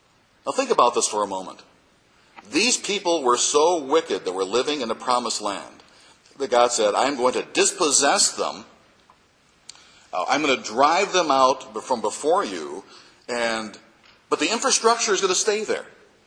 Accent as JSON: {"language": "English", "country": "United States", "said": "Boy, I love being an American."}